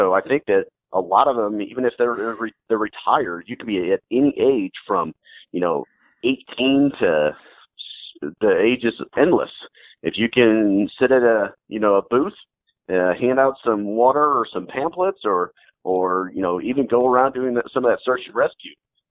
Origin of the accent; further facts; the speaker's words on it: Missouri, United States; because, you know, we're from Missouri and things like that.